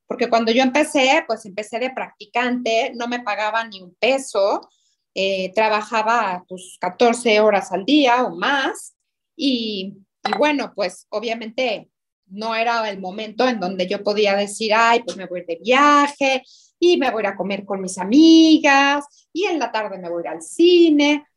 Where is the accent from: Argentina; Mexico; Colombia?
Mexico; que soy mujer, que soy mexicana, que no estudié para chef